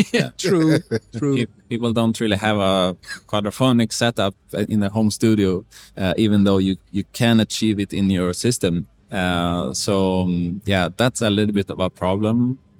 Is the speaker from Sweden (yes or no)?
yes; Sweden; also born or lived in Beijing, China / California, United States; I come from Sweden. I lived in Beijing. I lived in California.